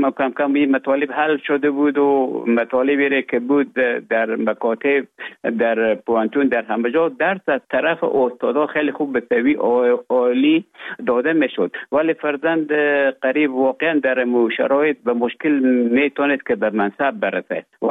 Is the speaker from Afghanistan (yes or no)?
yes; Afghanistan; now in Finland; بعد از ای که از افغانستان طالبا آمدن به اوج گذاره محکمه که مشکل بود و آمدم به طرف های روسیه و از روسیه آمدم به ایجه بفنلا.